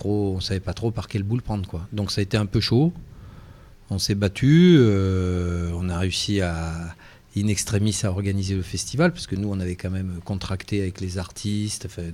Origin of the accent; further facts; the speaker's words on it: Provence-Alpes-Côte d'Azur, France; En fait, moi, je viens du nord des Bouches-du-Rhône.